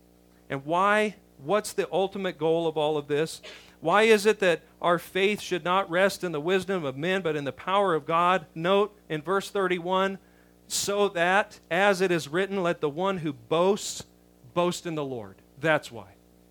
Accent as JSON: {"language": "English", "town": "Baghdad", "region": "Baghdad Governorate", "country": "Iraq", "said": "I'm a guy from Baghdad, you know."}